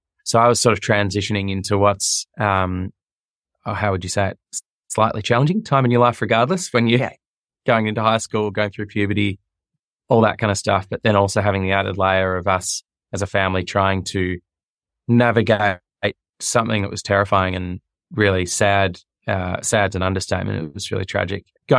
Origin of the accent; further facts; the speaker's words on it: Melbourne, Victoria, Australia; I grew up in Bourne, which is a suburb of eastern Melbourne, kind of leafy green.